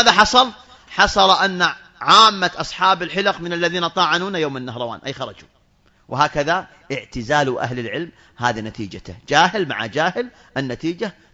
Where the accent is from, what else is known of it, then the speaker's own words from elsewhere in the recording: Saudi Arabia; لما حدثت الأحداث في الخبر عندنا في المملكة العربية السعودية